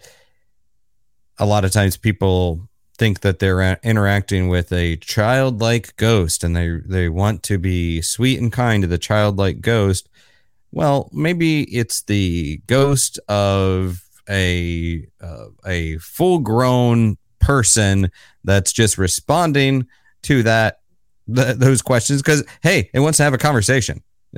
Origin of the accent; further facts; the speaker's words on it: Florida, United States; now in New York City, United States; I'm based in New York City, not too far from you, I guess. But I'm originally from Florida